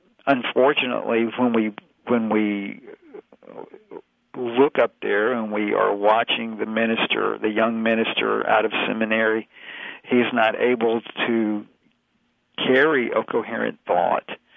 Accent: Clarksville, Tennessee, United States; when I visit my hometown where my father lives, I attend a Lutheran church, Missouri Synod, there in Clarksville, Tennessee.

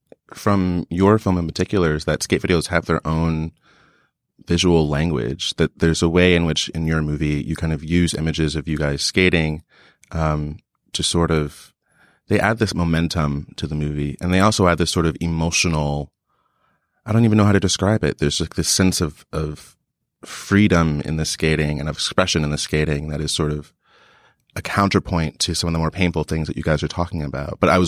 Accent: New Jersey, United States; I'm from New Jersey. I didn't have many skateboarders in my town

